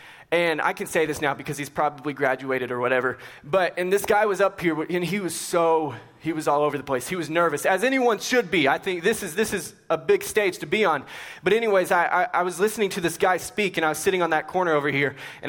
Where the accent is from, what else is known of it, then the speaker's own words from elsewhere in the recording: Lubbock, Texas, United States; also born or lived in Albuquerque, New Mexico; I was born in Albuquerque, New Mexico. I lived there for about 4 to 5 years, and then my family and I moved to Lubbock, Texas. And so I love West Texas.